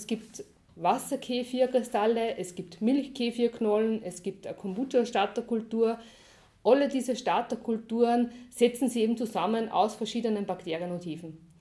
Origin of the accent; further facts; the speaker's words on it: Wartberg ob der Aist, Upper Austria, Austria; ich komme aus Wartburg ob der Eist. Ich habe einen Sohn, den habe ich schon sehr jung gekriegt, war lange alleinerziehend, wohne jetzt auf einem Bauernhof mit meinen Lebensgefährten